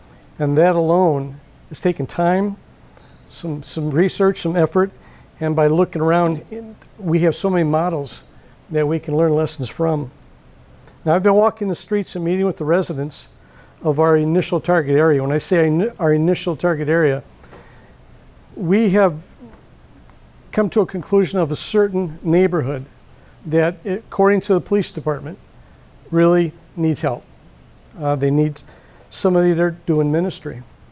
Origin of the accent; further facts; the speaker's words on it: Benton Harbor, Michigan, United States; I was born and raised in Benton Harbor. I grew up in government housing. Yeah, I grew up in the projects.